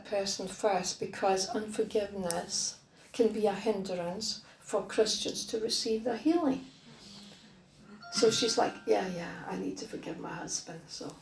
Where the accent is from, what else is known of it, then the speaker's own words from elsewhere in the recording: Denmark; of course I'm from Denmark, so it's a different education system